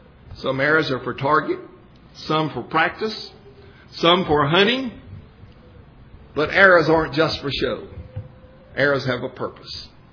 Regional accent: Texas, United States; I grew up out in West Texas, and my maternal grandparents lived at the top of a hill

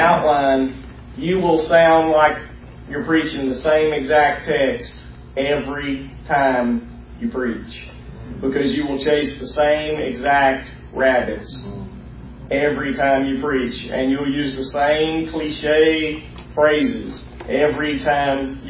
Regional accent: Alabama, United States

